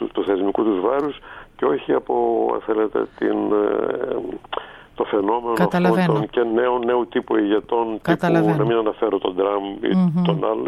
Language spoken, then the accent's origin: Greek; Thessaloniki, Central Macedonia, Greece; είμαι ταγμένο στη Θεσσαλονίκη από όπου ξεκίνησα. Έρχομαι πάντα από τη Θεσσαλονίκη